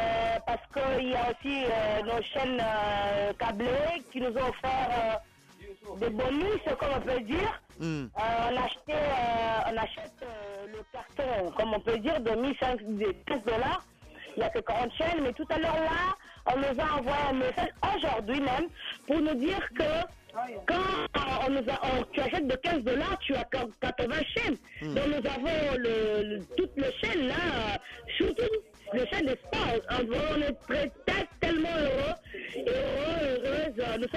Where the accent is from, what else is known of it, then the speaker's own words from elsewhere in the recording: Guinea; je suis guinéen.